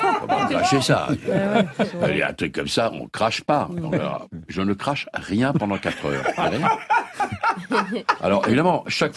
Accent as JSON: {"language": "French", "country": "Belgium", "said": "je suis belge."}